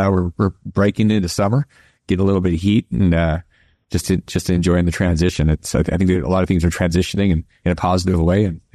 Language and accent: English; Alaska, United States; moved away; So I'm from Alaska. I moved down to civilization in the 90s